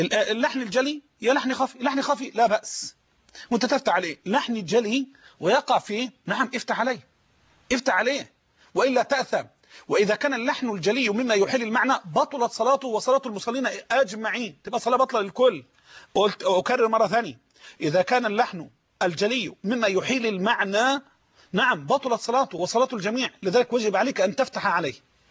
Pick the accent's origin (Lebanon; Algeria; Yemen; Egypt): Egypt; Dimshalt, Dakahlia; خطبة الجمعة القادمة إن شاء الله في قريتي ديم الشلت مركز ذكرنا الزقالية، ديم الشلت مركز ذكرنس دقالية بلدي دي مشلت